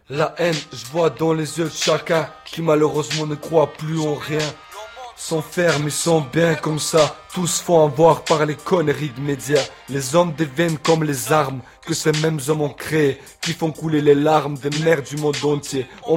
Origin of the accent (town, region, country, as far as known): France